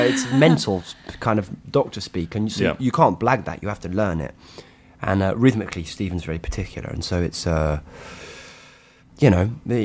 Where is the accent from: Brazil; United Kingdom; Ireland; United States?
United Kingdom; I guess as a British person, you go, whoa, that's something that we made